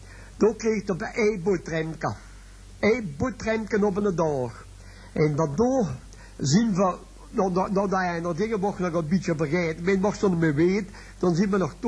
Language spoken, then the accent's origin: Dutch; Bilzen, Flanders, Belgium; Ik kom van Bilzen af.